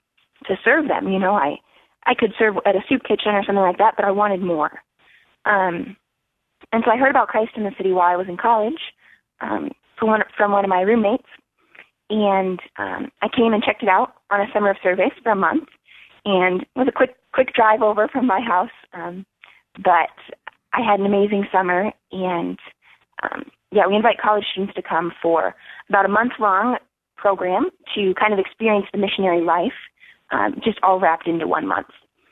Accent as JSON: {"language": "English", "town": "Denver", "region": "Colorado", "country": "United States", "tie": "born or raised there", "also_born_or_lived": "Kansas", "said": "Yeah, I'm actually from Denver. So I grew up here and went to school in Kansas"}